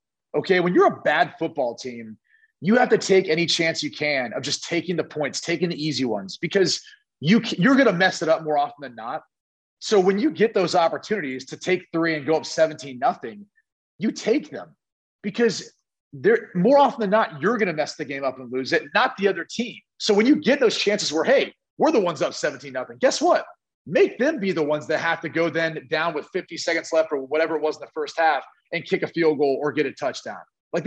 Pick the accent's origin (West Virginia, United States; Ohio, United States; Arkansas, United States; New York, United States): Ohio, United States; Dublin; It's in Dublin, Ohio. It's my hometown.